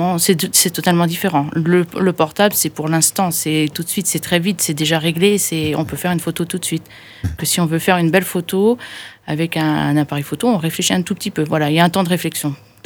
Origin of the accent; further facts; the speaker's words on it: Sainte-Croix, Occitanie, France; Moi je suis de Sainte-Croix